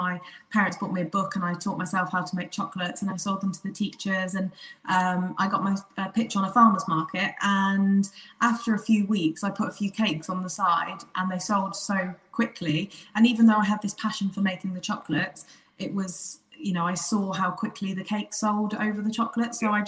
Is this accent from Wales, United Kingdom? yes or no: yes; Aberystwyth, Wales, United Kingdom; So we opened Aberystwyth first. That's my hometown.